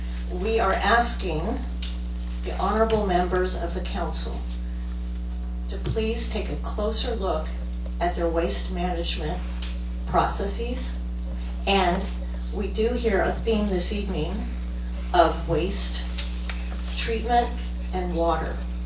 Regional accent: Mahoning Township, Pennsylvania, United States; I am from Mahoning Township, Carbon County.

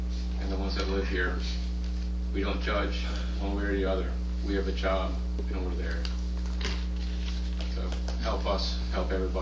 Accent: Bethlehem, Pennsylvania, United States; I was raised in Bethlehem.

